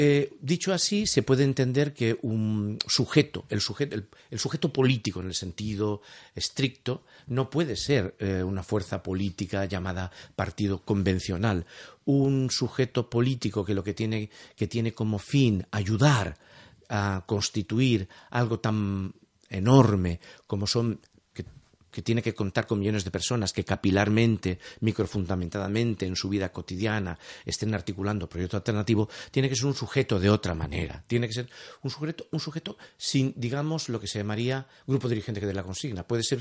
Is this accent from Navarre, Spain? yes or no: no; Barcelona, Catalonia, Spain; yo soy barcelonés